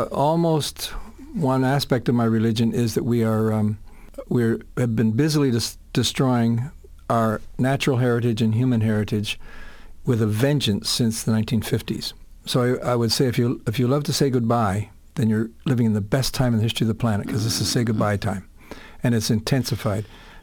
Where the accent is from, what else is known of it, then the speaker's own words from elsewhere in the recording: Toronto, Ontario, Canada; No, I grew up in Toronto.